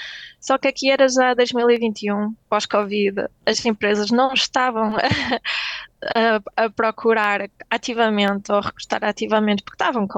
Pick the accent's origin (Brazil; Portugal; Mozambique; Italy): Portugal; Braga, Norte; E como eu moro em Braga, como eu sou de Braga